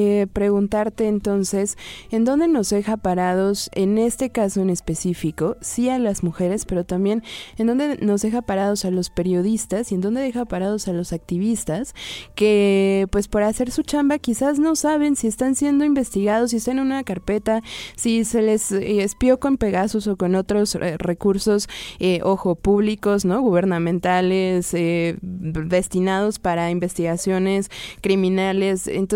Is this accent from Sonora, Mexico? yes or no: no; Mexico City, Mexico; Creo que si somos chilangos, nos identificamos mucho con el proyecto